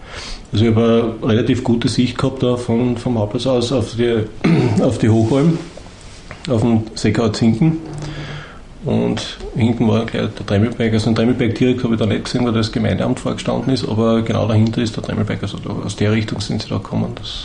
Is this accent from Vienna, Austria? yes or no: no; Knittelfeld, Styria, Austria; bin aus Knittelfeld, habe damals 2003 noch am Hauptplatz 2 gewohnt und habe da eine Sicht Richtung Tremmelberg gehabt.